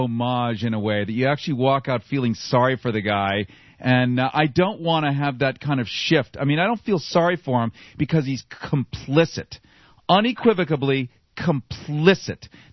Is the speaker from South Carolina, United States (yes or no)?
no; Lake Forest, Illinois, United States; What that means is I'm originally from Lake Forest, Illinois, which is north of Chicago.